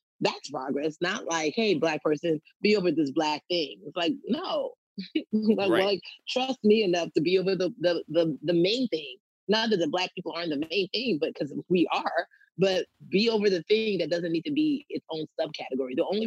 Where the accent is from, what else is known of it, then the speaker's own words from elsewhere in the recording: Nigeria; especially being Nigerian, we're always taught to be better than, like, whoever's our competitor.